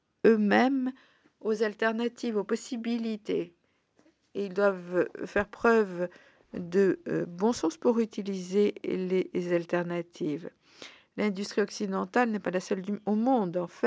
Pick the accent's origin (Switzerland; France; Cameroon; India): India; J'ai grandi en Inde et à une période dite socialiste et l'autonomie était importante.